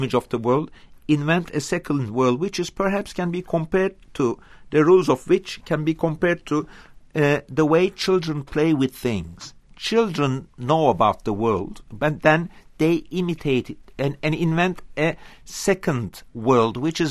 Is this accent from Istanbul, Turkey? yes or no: yes; Istanbul, Turkey; English is a second language; now in New York, United States; My hometown is, of course, Istanbul, where I spent almost more than 50 years. But that New York is my second hometown